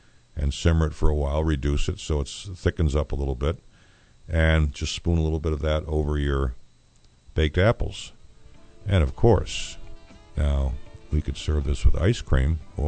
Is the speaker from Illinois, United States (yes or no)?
no; New York, United States; Of course, I'm from New York State. There are, you know, more varieties are available up there.